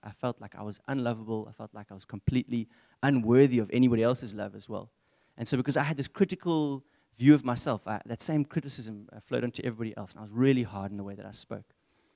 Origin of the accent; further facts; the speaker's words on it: Port Elizabeth, Eastern Cape, South Africa; But I grew up in Port Elizabeth. I was a little chokerki growing up in the Storehouse Church.